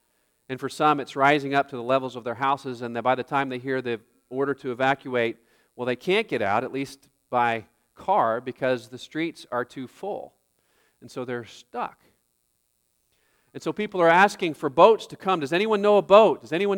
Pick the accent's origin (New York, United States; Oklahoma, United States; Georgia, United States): Oklahoma, United States; Growing up in Oklahoma, I heard tornado sirens go off all the time.